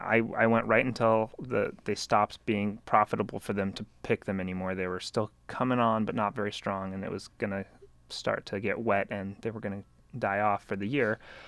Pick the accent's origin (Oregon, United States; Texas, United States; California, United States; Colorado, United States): Oregon, United States; Medford; also born or lived in Indiana / Ashland; I was born in Indiana, but I grew up in Southern Oregon in Medford and Ashland